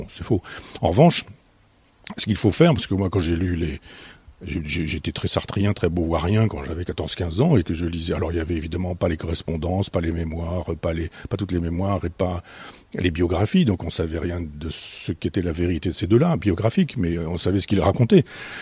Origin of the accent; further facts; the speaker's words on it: Alençon, Normandy, France; à côté de mon village natal, à Alençon